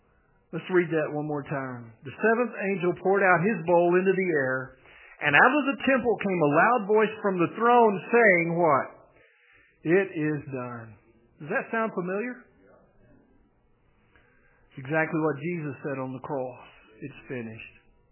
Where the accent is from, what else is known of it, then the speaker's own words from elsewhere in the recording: Texas, United States; I grew up in West Texas. That's what we have. We have dust and hailstorms.